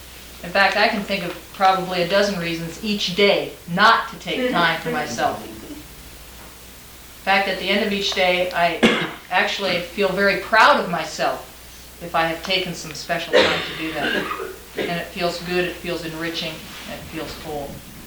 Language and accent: English; Portland, Oregon, United States; I'm from Portland